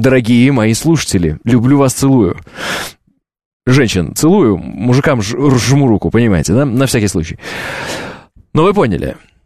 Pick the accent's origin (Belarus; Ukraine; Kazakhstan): Kazakhstan; born there; земляк, земляк, я ведь родился в Казахстане